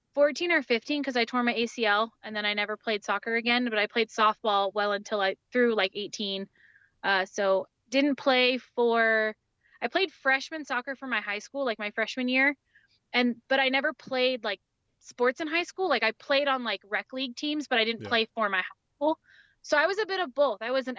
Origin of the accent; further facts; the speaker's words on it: Pacifica, California, United States; I grew up in Pacifica, California. It's about 20 minutes south of San Francisco.